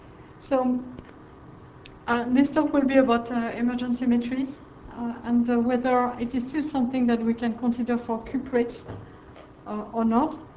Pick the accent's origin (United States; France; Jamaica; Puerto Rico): France; accent: French; English is a second language; So tell me if you don't hear me or if my French accent is too strong.